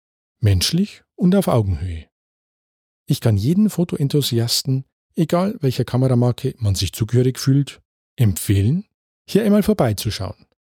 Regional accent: Munich, Bavaria, Germany; Ich bin stolz, dass meine Heimatstadt München gleich zwei

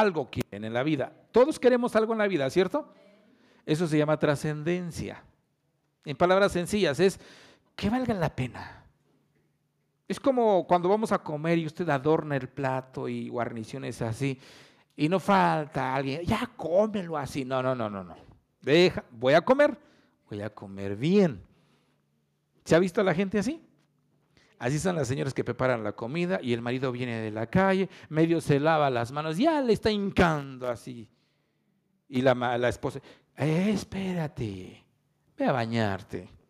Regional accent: Ixmiquilpan, Hidalgo, Mexico; Y yo, bien orgulloso de mi raíz de año, le digo, de Ixmiquilpan. ¿De dónde? De Ixmiquilpan, Hidalgo.

